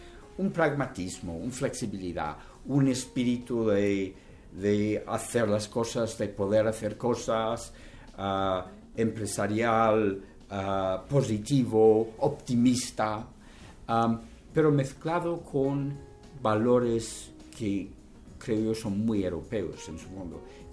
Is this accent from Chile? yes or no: no; Western Canada, Canada; donde yo nací y crecí, que es el oeste, que no es una región predominantemente francófona, pero sin embargo en la ciudad un barrio francófono, una universidad francófona